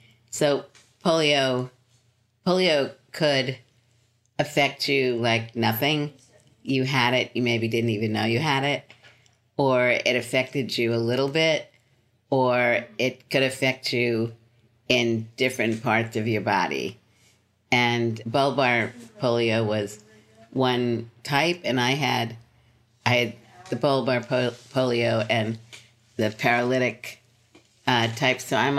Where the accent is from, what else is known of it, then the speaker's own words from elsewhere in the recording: Brooklyn, New York, United States; also born or lived in Philadelphia; And then my parents moved to Brooklyn. Okay. So I lived in Brooklyn until I was 25.